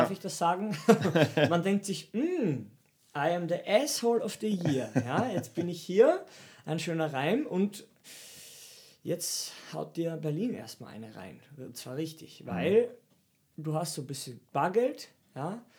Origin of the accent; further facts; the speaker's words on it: Austria; now in Germany; haben gleich gemerkt, er spricht ein bisschen komisch, woher kommst du aus Österreich?